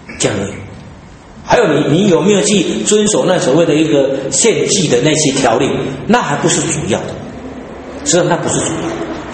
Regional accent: Taiwan; 我们台湾人奇怪，台湾人的风俗里面猪是最多的，从古到现在我们养猪事业是最发达的

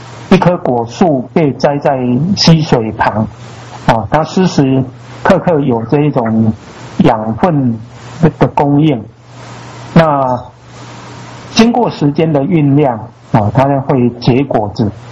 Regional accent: China; 或者说以我们中国人的认定的这一个糠呢

